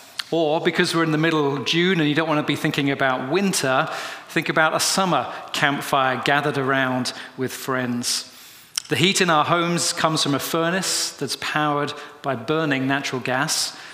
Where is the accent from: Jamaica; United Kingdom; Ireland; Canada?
United Kingdom; now in United States; maybe you can tell by my voice, I'm a Brit living here in the US.